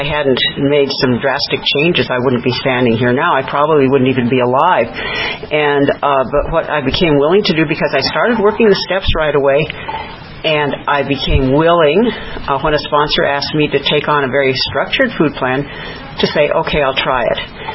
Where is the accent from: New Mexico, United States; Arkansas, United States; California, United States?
New Mexico, United States; Albuquerque; I'm from Albuquerque, New Mexico, and I've been in program for just a little over 15 years